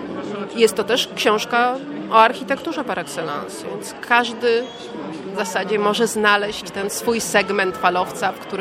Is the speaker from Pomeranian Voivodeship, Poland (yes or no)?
yes; Gdańsk, Pomeranian Voivodeship, Poland; Kiedy kupiłam sobie mieszkanie na Gdańskim Przymorzu, ja w ogóle jestem przymorzanką prawie z urodzenia